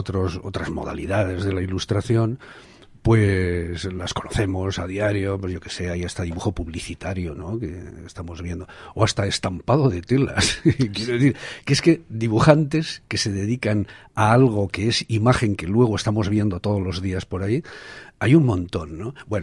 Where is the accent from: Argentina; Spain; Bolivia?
Spain; Burgos, Castile and León; Bueno, al mundo rural burgalés, porque yo soy de Burgos.